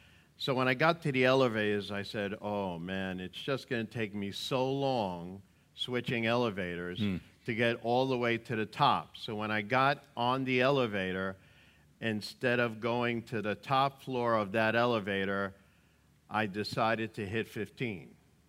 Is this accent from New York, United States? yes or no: yes; New York City, New York, United States; I grew up in the Bronx, New York.